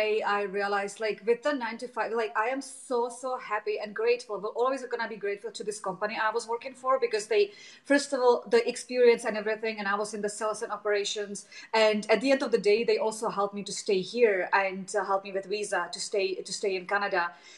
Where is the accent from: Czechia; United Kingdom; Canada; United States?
Czechia; And I'm originally from Czech and I want to go there as often as I can. And all my family is back in there.